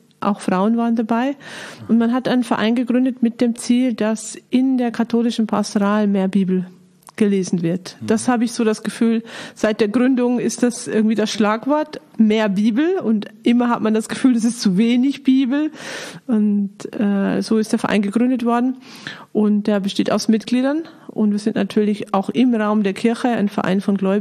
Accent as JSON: {"language": "German", "region": "Bavaria", "country": "Germany", "tie": "born or raised there", "said": "Ich komme aus Niederbayern und so richtig barock-katholisch-niederbayerisch bin ich aufgewachsen, habe aber einen Münsteraner Vater, von daher habe ich noch ein bisschen was Norddeutsches bekommen"}